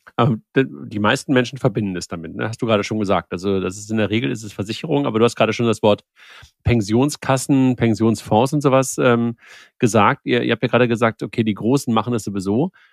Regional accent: North Rhine-Westphalia, Germany; Also ich komme aus dem Ruhrgebiet, mehr oder weniger.

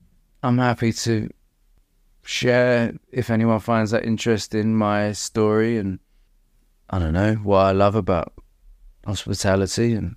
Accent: London, United Kingdom; I grew up in London

